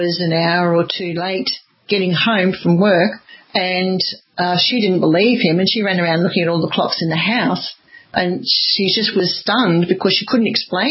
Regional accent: Queensland, Australia; My home state of Queensland, we've only had 6 deaths from the very beginning.

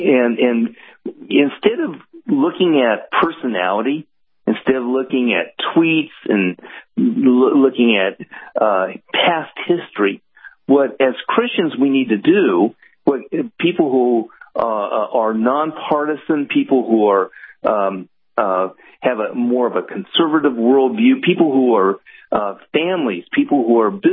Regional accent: California, United States; moved away as an adult; Yes. I grew up all my life in California and moved this year.

